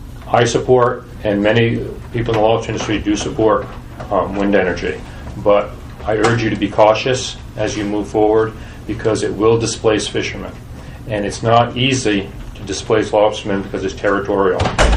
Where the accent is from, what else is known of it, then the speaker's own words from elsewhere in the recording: Spruce Head, Maine, United States; I'm a lobsterman from Spruce Head, Maine.